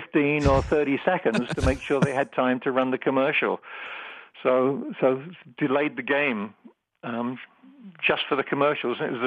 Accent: England, United Kingdom; I grew up in England, so I grew up in a soccer background

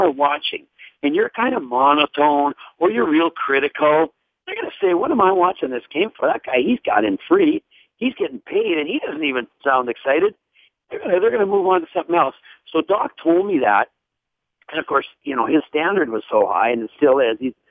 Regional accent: Regina, Saskatchewan, Canada; when I was a kid growing up in Regina

